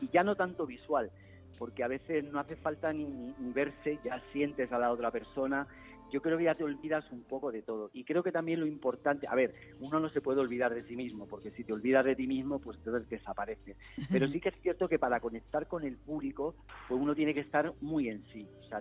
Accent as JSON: {"language": "Spanish", "town": "Zaragoza", "region": "Aragon", "country": "Spain", "tie": "born or raised there", "said": "a través de mi Aragón, que es mi tierra, que es donde yo he nacido, en Zaragoza"}